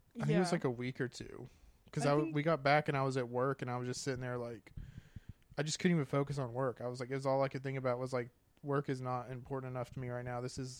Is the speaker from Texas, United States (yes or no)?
yes; Texas, United States; Like, we're from Texas. Like, we've always lived in small town Texas, like, areas. The biggest place we lived was Fort Worth, or you lived in Austin.